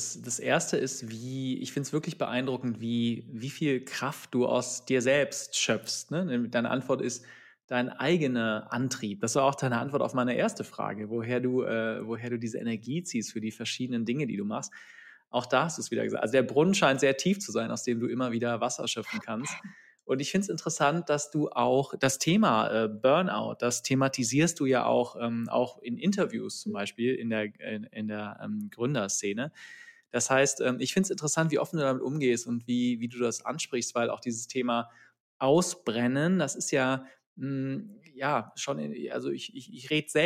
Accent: Rhineland, Germany; ist für mich als Rheinländer sehr schwierig auszusprechen

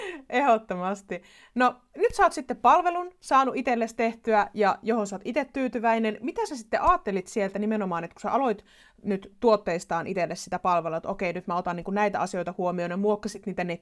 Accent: North Ostrobothnia, Finland; mä oon Pohjois-Pohjanmaalta itse

